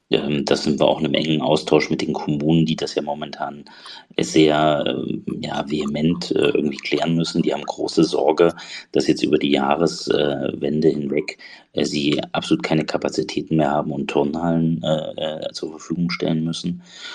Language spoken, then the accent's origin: German; Thuringia, Germany; der Höcker hat mal ein konstruktives Misstrauensvotum bei uns in Thüringen beim Parlament gestellt.